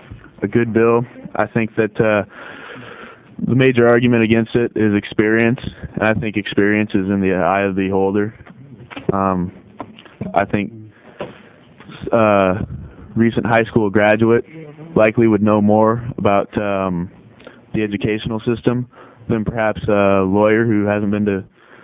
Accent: Vernonia, Oregon, United States; and I'm originally from Vernonia, Oregon in Columbia County.

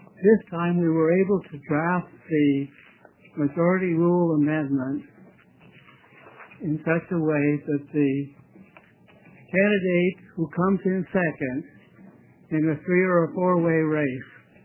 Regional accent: Oregon City, Oregon, United States; Chairman Starr and members of the committee … from Oregon City.

